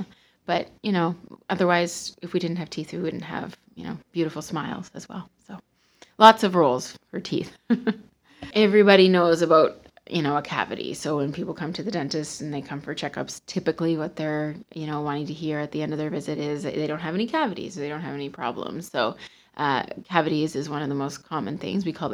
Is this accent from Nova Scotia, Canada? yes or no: yes; Cole Harbour, Nova Scotia, Canada; I'm actually a local girl. I'm from the area. I grew up in Cole Harbor